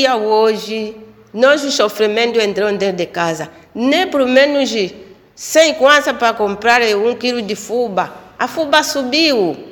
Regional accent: Ambala, Huambo, Angola; born there; Eu fui lá, foi nascer em Ambala.

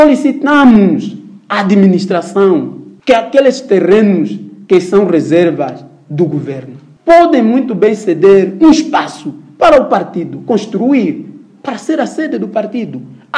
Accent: Angola; Nós não somos angolanos.

